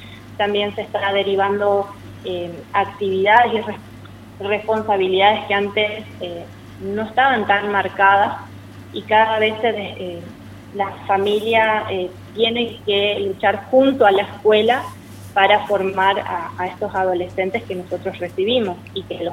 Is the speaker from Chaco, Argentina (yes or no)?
yes; Chaco, Argentina; moved away as an adult; now in Misiones, Argentina; Yo soy de Chaco, pero en el 2007 vine a Misiones a estudiar genética